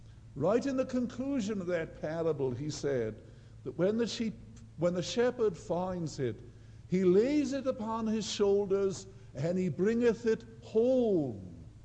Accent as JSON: {"language": "English", "region": "Wales", "country": "United Kingdom", "tie": "born or raised there", "said": "I learned when I was growing up in Wales that I could look to the daily paper"}